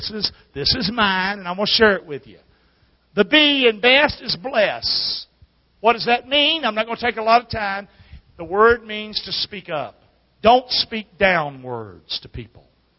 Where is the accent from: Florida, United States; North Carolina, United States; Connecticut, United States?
North Carolina, United States; Rockingham; I'm from Rockingham. I talk funny.